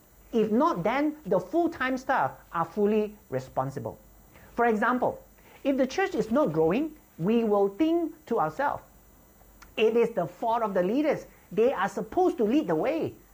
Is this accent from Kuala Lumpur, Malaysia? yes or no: yes; Kuala Lumpur, Malaysia; And I'm from Kuala Lumpur, Malaysia.